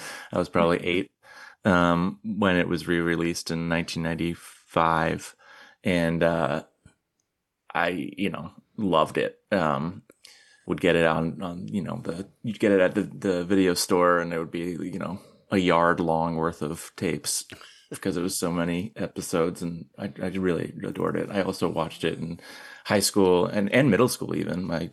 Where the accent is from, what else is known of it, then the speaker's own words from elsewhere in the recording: Williamsburg, Virginia, United States; I grew up in Williamsburg, Virginia. I worked in Colonial Williamsburg as a little kid up until I was 15 or 16 years old.